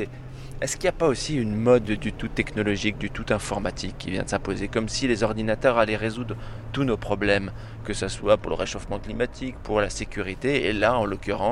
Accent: France

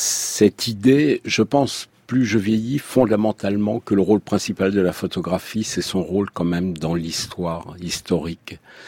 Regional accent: Centre-Val de Loire, France; Et quand j'étais gamin, moi je viens du Berry

